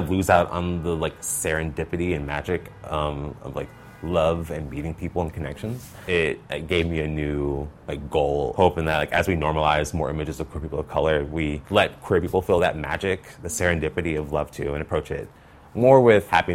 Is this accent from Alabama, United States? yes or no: yes; Mobile, Alabama, United States; I started in my hometown of Mobile, Alabama. It was really important for me to start in my hometown